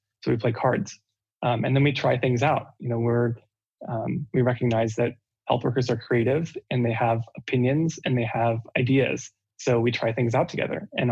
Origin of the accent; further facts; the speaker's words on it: United States; So it's very unfamiliar to me as an American